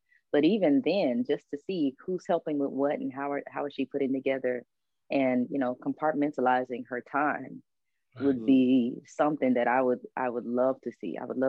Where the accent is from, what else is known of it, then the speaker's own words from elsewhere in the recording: Houston, Texas, United States; We're from Houston. How could you not love them?